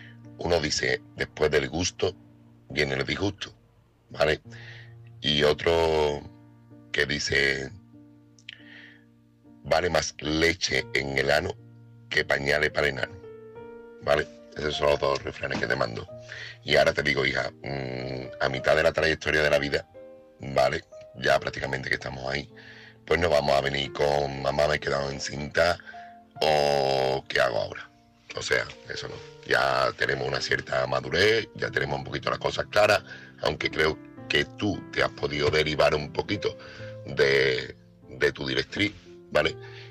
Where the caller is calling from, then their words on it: Seville, Andalusia, Spain; corresponsal de Sevilla.